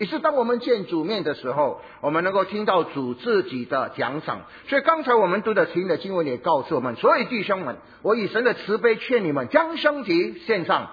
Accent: Fujian, China; 我们福建人说，有时候我们听到哈

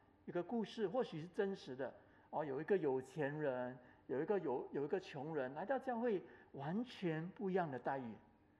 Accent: Singapore; 哦，我们新加坡人不可以接受的

